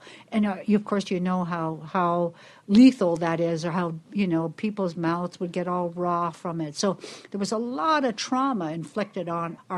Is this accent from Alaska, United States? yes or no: yes; Haines, Alaska, United States; also born or lived in Petersburg; And I, as a six-year-old in Petersburg, even though I'm from the Haines, Clukwan area, our family had gone down to Petersburg.